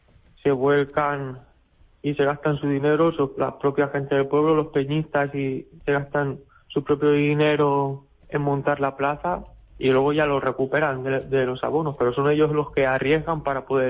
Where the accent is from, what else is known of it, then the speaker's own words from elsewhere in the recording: Algemesí, Valencian Community, Spain; Pues sí, porque es mi pueblo, ¿no? Yo soy de Algemesí